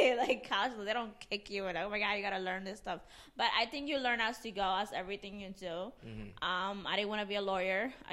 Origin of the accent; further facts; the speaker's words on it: Jersey City, New Jersey, United States; I'm from New Jersey, Jersey City.